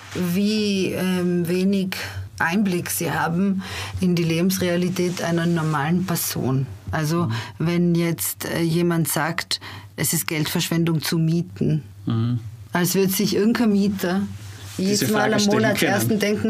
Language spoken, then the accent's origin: German; Innsbruck, Tyrol, Austria; Ich bin in Innsbruck aufgewachsen und da ist der Wohnmarkt wirklich krass.